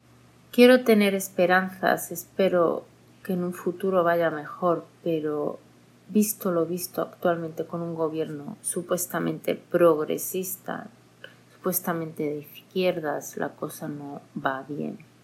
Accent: Melilla, Spain

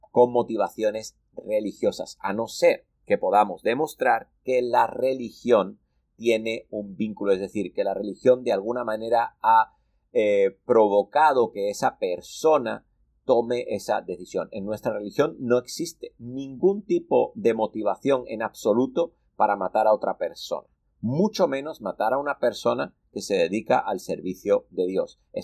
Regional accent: Spain; yo soy español.

